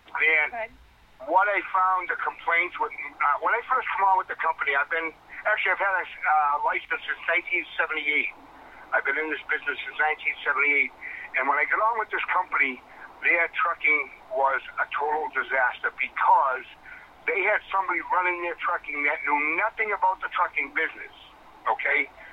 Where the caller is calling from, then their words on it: Boston, Massachusetts, United States; Good morning, Tim. Good morning, Jackie. How are you? I'm from Boston.